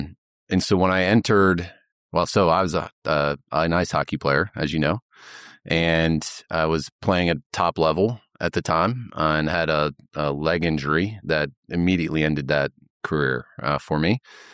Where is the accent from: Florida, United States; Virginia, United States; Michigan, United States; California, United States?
California, United States; born there; I was born in California. And I moved several times with them